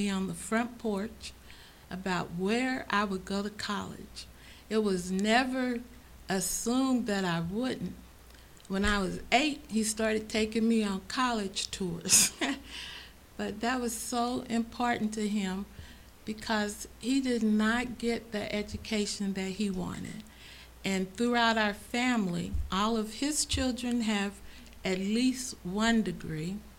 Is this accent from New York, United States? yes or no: no; Kansas City, Missouri, United States; born there; I was born in Kansas City, Missouri.